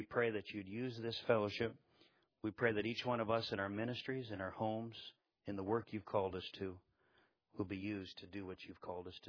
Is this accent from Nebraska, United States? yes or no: yes; Nebraska, United States; I come from Nebraska.